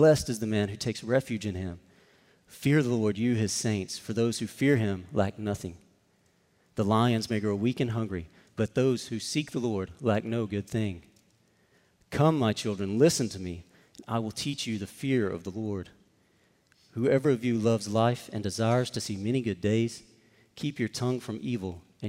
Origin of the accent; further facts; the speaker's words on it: Comanche, Texas, United States; And I'm originally from Comanche, Texas. If you don't know where that is, you can easily blink and miss it. It's out by Abilene, Texas, technically central Texas